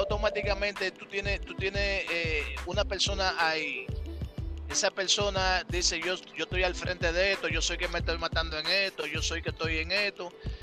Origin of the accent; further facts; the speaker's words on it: Dominican Republic; yo no hago ningún negocio de ninguna índole con nadie en la República Dominicana. Y en mi país lo quiero